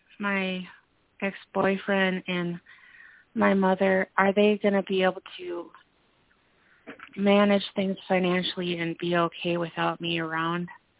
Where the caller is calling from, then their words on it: Minnesota, United States; calling from Minnesota.